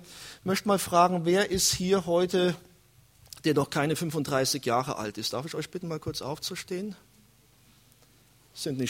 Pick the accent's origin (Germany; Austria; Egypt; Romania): Germany; Und wir müssten diejenigen sein als Deutsche, die hier die wachsten sind unter allen Nationen